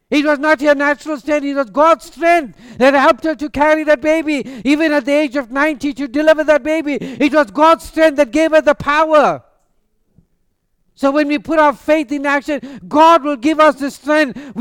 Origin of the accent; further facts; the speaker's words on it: South Africa; moved away; when we came from South Africa, the church that we come from, we should have a prayer meeting, start half past 10 in the night, and it's finished 5 o'clock in the morning.